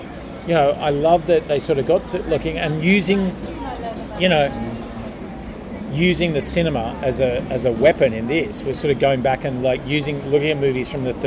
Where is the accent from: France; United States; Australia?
Australia; And we're Australian, we're not American